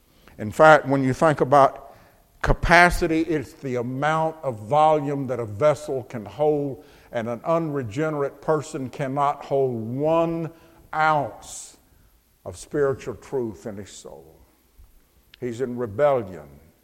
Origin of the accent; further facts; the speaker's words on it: Alabama, United States; Of course, I'm from North Alabama anyway, you know.